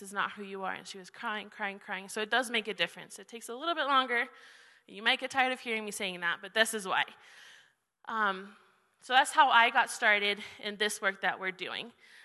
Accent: Spain; Growing up in Spain, I don't know how many of you have gone to Spain.

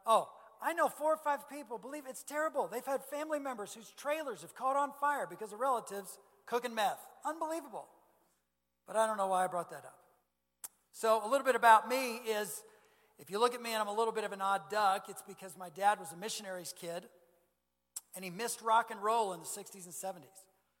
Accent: St. Louis, Missouri, United States; I'm from St. Louis, Missouri. St. Louis is incredibly similar.

